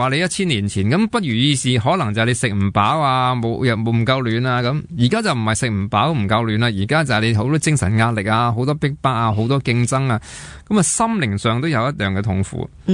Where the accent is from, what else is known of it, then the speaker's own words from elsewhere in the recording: Hong Kong; 我哋中国人，我哋香港人就好愿意关心自己嘅身体噶嘛。